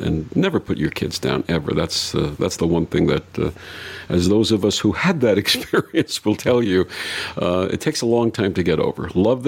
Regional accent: Brooklyn, New York, United States; You and I are both Brooklyn natives. I also grew up in Brooklyn, and I think Brooklyn is the center of the universe, actually.

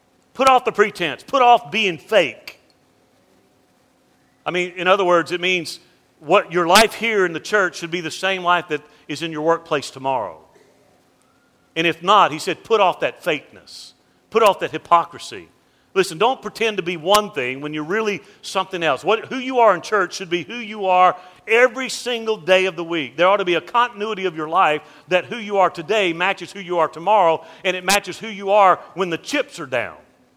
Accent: Mobile, Alabama, United States; You know, growing up in Mobile, having family that was in the seafood industry, I love the water.

